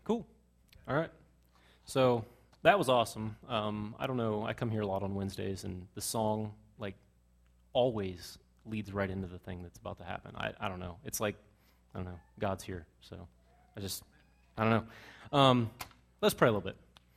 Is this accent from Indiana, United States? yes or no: no; California, United States; born there; also born or lived in Japan; You know, I was born in California. I've been as far around the world as a Japan. Lived there for a while.